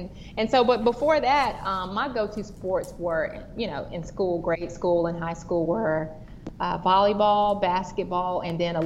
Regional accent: Charlotte, North Carolina, United States; I'm from the Queen City, Charlotte, North Carolina, and I'm proud about it

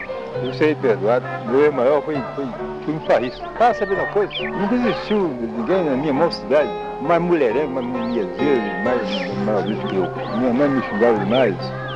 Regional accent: Conselheiro Pena, Minas Gerais, Brazil; Vim do interior de Minas, cidade do nome de Conselheiro Pena. Aqui, tem 1 mês e pouco.

